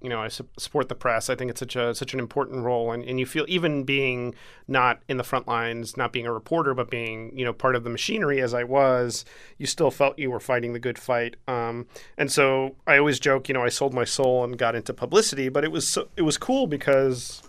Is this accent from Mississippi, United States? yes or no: no; Miami, Florida, United States; at least the picture that I remember as a kid or growing up in Miami.